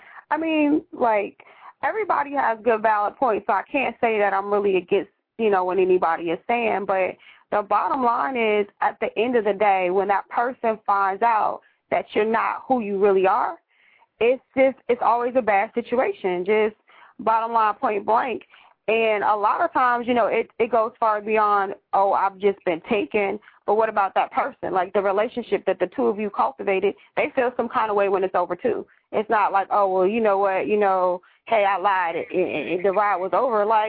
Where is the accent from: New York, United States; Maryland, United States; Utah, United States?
Maryland, United States; Baltimore; I'm still … from Baltimore, and that's who I'm going to be.